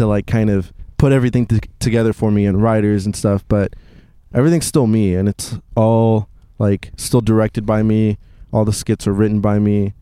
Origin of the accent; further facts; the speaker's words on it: Texas, United States; now in Los Angeles, United States; I grew up in Texas and I still don't have a tolerance for the heat. LA is just so nice.